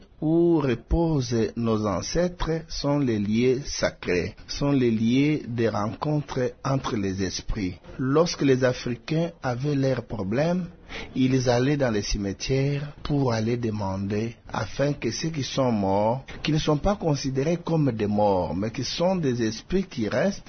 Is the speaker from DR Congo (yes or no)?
yes; Kananga, Kasaï-Central, DR Congo; comme ici chez nous, à Kananga, lorsque vous prenez notre cimetière de quartier hôpital, c'est maintenant au milieu des quartiers